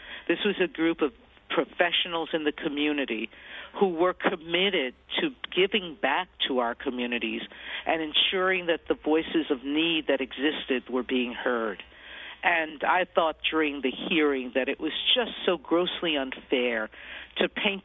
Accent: Bronx, New York, United States; I was a protected kid from a Puerto Rican family. Still, I was living then in Co-op City, but most of my family was still in the South Bronx, and I visited them regularly.

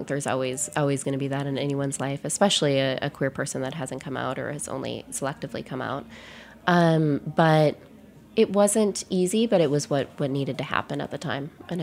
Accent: Wisconsin, United States; now in New York, United States; When I moved from Wisconsin to New York, it was a very big shift in culture.

